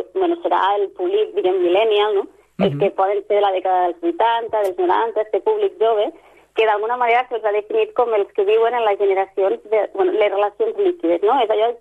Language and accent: Catalan; Les Cases d'Alcanar, Catalonia, Spain; soc de les Cases d'Alcanar i amb una amiga sempre he comentat que realment som un poble tan petit que és com una mica salvatge, no?